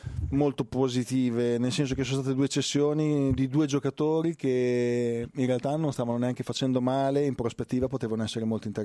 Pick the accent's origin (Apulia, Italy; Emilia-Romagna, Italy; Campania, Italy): Emilia-Romagna, Italy; Bologna; sapendo che sono di Bologna